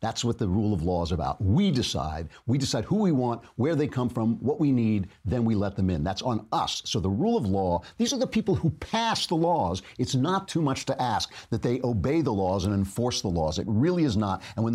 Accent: New York, United States; As a New Yorker, I can tell you that's an old, old trick.

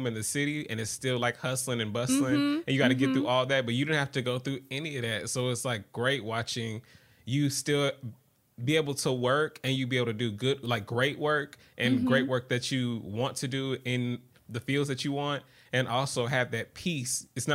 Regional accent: Atlanta, Georgia, United States; Like I remember growing up in Atlanta that were just like, y'all, it's so quiet down here.

